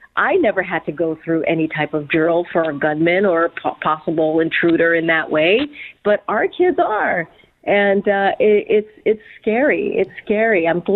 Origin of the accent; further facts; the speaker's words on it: New York, United States; You know, I'm from New York, Mike. I'm from New York.